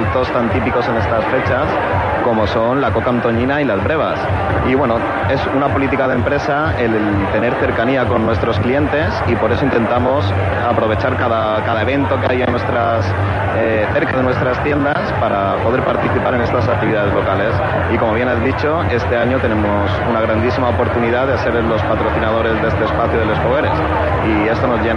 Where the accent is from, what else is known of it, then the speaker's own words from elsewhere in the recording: Alicante, Valencian Community, Spain; Soy alicantino